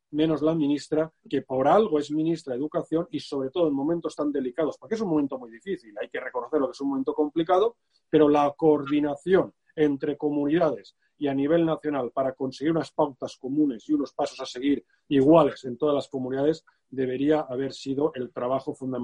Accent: Valencian Community, Spain; Yo soy de la Comunidad Valenciana

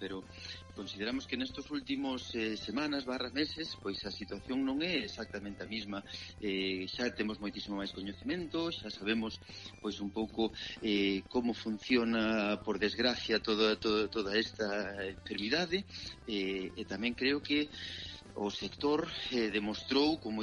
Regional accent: Ourense, Galicia, Spain; Entonces, pois, eu como ourensán, xa che digo, pois sentime ultraxado en ese momento.

